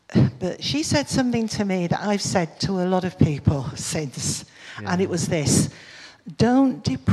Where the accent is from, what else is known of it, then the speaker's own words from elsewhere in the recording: United Kingdom; Well, I think because we're British, our initial feeling is embarrassment.